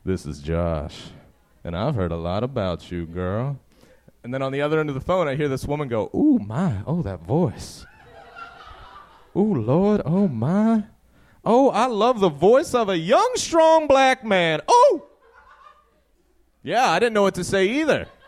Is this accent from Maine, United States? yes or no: no; Baltimore, Maryland, United States; Guys, I am down from Baltimore. I know Brandon besmirched my fine city, but how do you guys feel about Baltimore?